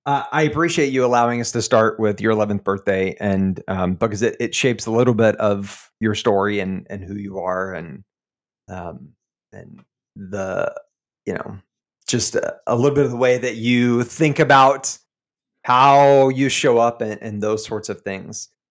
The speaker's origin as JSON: {"language": "English", "region": "Texas", "country": "United States", "tie": "born or raised there", "said": "And growing up in West Texas, in the 80s and 90s, and being a basketball fan, you're really like, maybe you're drawn to the Spurs, like geographically, maybe."}